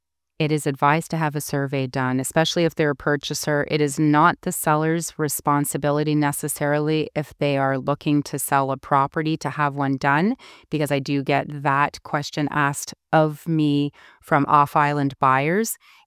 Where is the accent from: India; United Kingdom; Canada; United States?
Canada; Ontario; I'm originally from Ontario, as you are as well